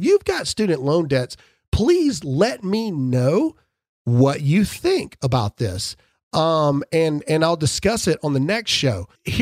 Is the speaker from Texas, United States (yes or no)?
no; Mississippi, United States; I'm from Mississippi. I know the difference.